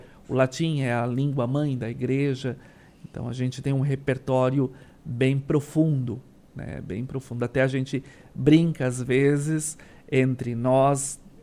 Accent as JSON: {"language": "Portuguese", "town": "Linha Torres", "region": "Santa Catarina", "country": "Brazil", "tie": "born or raised there", "lives_now": "Criciúma, Brazil", "said": "sou de Linha Torres, lugar este que eu tenho muito orgulho de ser, carrego com muito carinho meu coração, por mais que hoje não estou mais morando em Linha Torres, moro em Criciúma, mas nasci ali, me criei"}